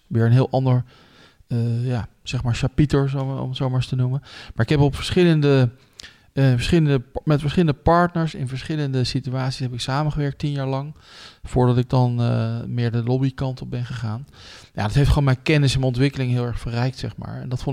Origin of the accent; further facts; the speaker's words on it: Netherlands; Waarbij ik dan vooral als Nederlander op de achtergrond ben gebleven.